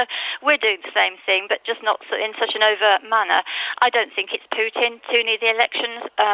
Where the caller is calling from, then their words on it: Alicante, Valencian Community, Spain; Good morning, Sharon Alicante.